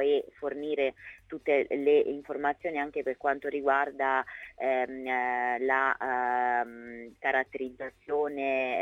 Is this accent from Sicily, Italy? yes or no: no; L'Aquila, Abruzzo, Italy; Io sono originaria dell'Aquila, quindi ho vissuto come cittadina questo evento